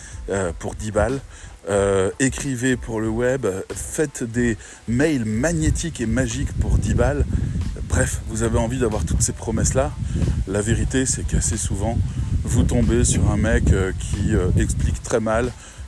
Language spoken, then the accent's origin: French; France; Bon, en tant que bon français